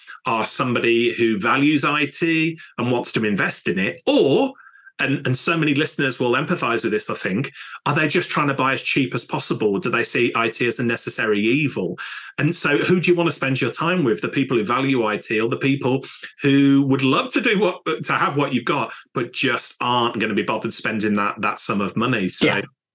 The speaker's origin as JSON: {"language": "English", "country": "United Kingdom", "said": "But I was scared, because we're British, Danny. I was scared to talk about money."}